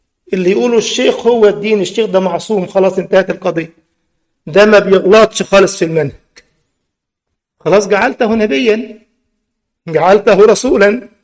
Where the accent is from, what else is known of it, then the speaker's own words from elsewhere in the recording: Egypt; لدرجة واحد عندنا في مصر خلص على علماء مصر وضاعتها